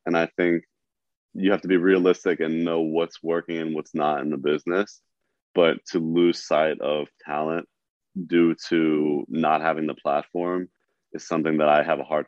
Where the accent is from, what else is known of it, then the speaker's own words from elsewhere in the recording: East Coast, United States; I have so much respect for that grind because of how I grew up on the East Coast.